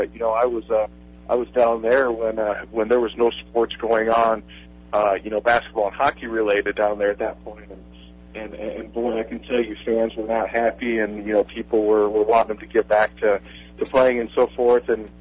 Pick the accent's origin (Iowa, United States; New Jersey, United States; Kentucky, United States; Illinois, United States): Illinois, United States; Forston; I grew up not too far from you guys there in Aledo. I grew up in Forston, Illinois, and so forth.